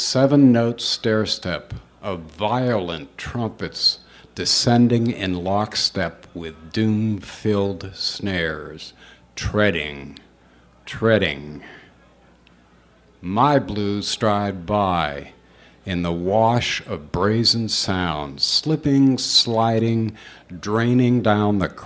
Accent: Greensburg, United States; Yeah, I'm from Greensburg.

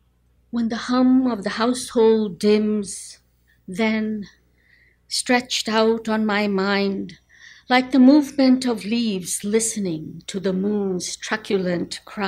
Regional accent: Bangladesh; moved away; I grew up in Bangladesh, where we lived in multi-generational families

